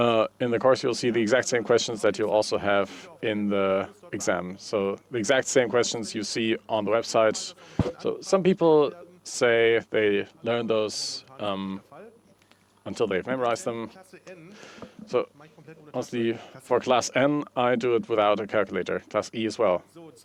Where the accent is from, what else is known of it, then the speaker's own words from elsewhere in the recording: Berlin, Germany; As I said, I'm from Berlin.